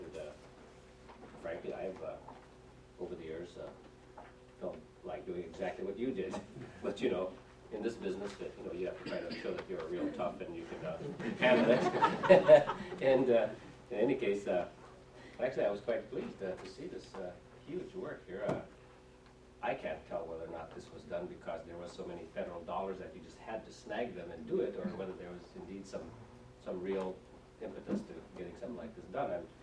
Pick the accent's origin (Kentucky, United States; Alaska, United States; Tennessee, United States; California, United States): Alaska, United States; because I come from the Northwest Arctic